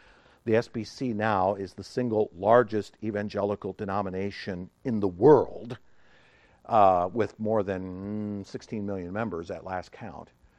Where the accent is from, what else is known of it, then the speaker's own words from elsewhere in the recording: United States; Okay, I mean, I'm a guy from the North